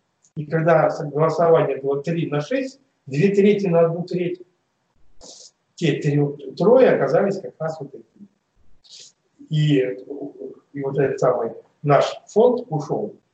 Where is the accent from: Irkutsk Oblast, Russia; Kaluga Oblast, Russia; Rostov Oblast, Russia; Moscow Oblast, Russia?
Irkutsk Oblast, Russia; Irkutsk; Я из Иркутска.